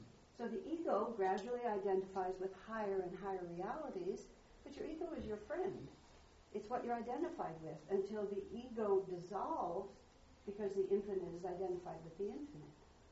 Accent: United States; I'm an American, what can I say?

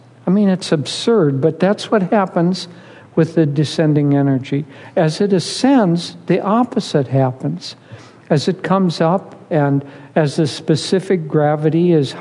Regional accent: Minnesota, United States; I grew up in Minnesota. Apparently, there's a huge mall there, mega mall there.

